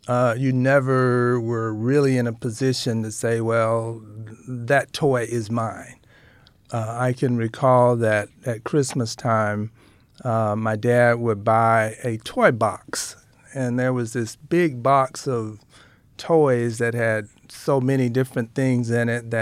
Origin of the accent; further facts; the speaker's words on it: Sweet Home, Arkansas, United States; born there; I was born in Sweet Home, Arkansas, which, as you know, is right outside of Little Rock, and my dad was a Methodist minister, and I happened to have been born in the parsonage of the Allen Chapel AME Church